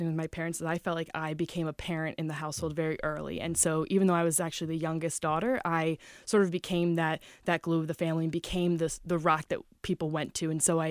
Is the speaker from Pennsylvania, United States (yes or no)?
yes; Pennsylvania, United States; Yeah, so Lancaster County, the thing I always tell people is, no, I'm not Amish